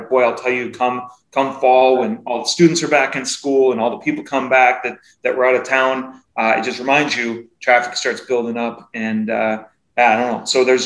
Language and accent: English; Seattle, Washington, United States; I'm from Seattle.